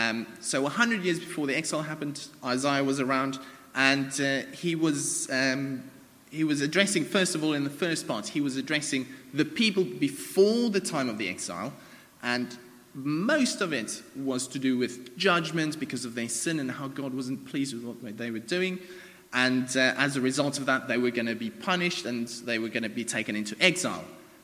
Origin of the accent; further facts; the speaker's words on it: South Africa; I'm not Jewish, I don't have a Jewish background, I'm South African.